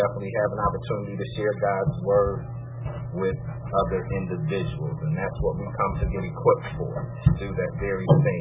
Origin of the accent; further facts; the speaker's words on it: New York, United States; And I say Western New York because we're not from Buffalo, all of us. We're scattered all around the region.